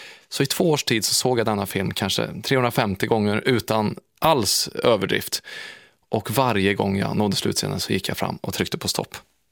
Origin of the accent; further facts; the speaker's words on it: Värmland, Sweden; där jag kommer ifrån i Värmland i början av 90-talet